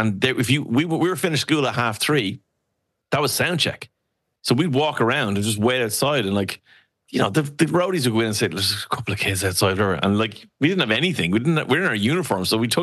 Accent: Dublin, Leinster, Ireland; now in United Kingdom; you're coming to Dublin, it's my hometown.

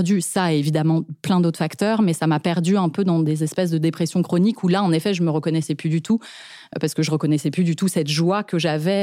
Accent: Paris, Île-de-France, France; Moi, j'ai grandi dans un environnement d'artiste qui gagne sa vie en tant qu'artiste, quoi. Donc, on a grandi à Montmartre. J'aime bien dire Montmartre parce que c'est pas Paris.

